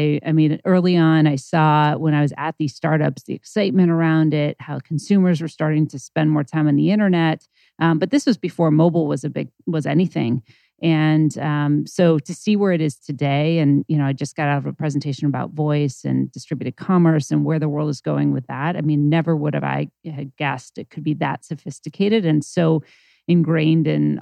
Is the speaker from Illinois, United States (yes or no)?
yes; Chicago, Illinois, United States; Yeah. So I grew up in Chicago.